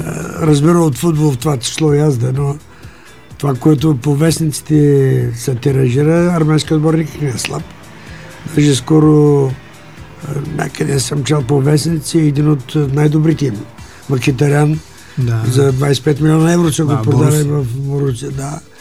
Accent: Sliven, Sliven Province, Bulgaria; Като малък, аз съм от Сливен, тренирах малко гимнастика

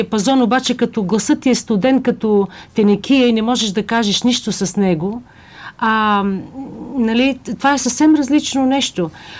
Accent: United States; now in Bulgaria; аз идвам от Америка и никога не си промених стила

